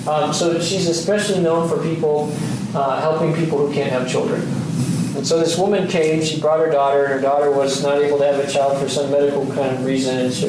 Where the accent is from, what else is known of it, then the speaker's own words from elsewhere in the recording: Fremont, California, United States; In my hometown of Fremont, California, they closed the schools because they had never seen rain like that before, ever.